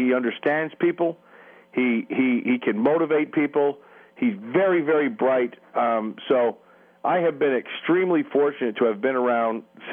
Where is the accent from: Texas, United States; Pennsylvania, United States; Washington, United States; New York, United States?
Pennsylvania, United States; Whitehall; Well, Hockendockel, Pennsylvania, that never leaves you.